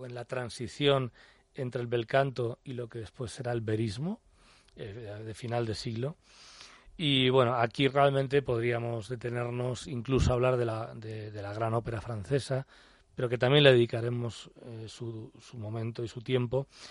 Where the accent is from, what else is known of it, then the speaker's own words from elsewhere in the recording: Bilbao, Basque Country, Spain; now in Madrid, Spain; Nosotros aparecimos en Madrid en el año 86, somos de Bilbao, originalmente de Bilbao, vinimos a Madrid.